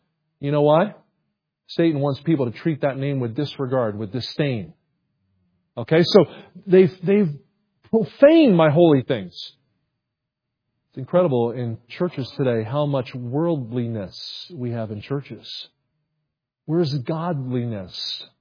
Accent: New Jersey, United States; Well, I worked with my dad. I grew up in New Jersey. My dad was a general contractor.

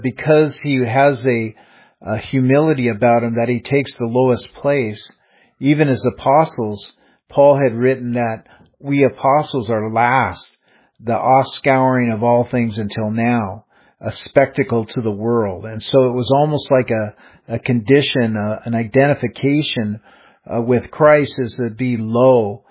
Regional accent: Seattle, Washington, United States; I'm from Seattle originally.

